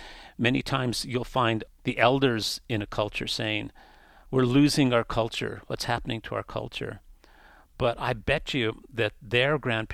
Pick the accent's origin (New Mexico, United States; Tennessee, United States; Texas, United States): New Mexico, United States; Santa Fe; I wrote a book about growing up in Santa Fe and the Fiesta, and it was published by the Museum of New Mexico Press